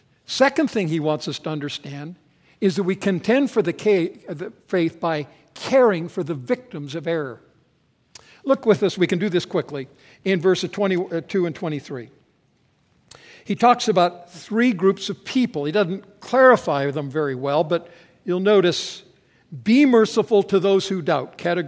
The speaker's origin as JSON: {"language": "English", "town": "Vancouver", "region": "British Columbia", "country": "Canada", "tie": "born or raised there", "said": "I grew up in Vancouver, up in Canada, where it's rainy a lot of the time."}